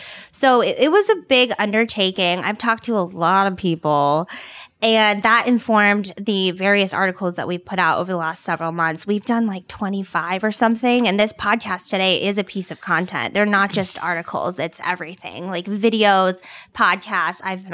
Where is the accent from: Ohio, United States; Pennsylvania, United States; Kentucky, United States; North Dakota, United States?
Kentucky, United States; Louisville; I'm from Louisville, so I have a pretty close tie to Cincinnati, and I grew up visiting all the time.